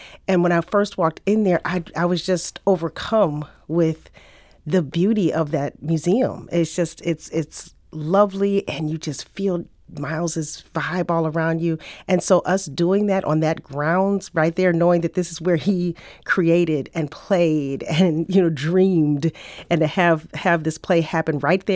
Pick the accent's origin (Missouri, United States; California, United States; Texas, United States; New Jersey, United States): Missouri, United States; St. Louis; I grew up in St. Louis and in the suburbs, and we didn't spend a lot of time going to East St. Louis.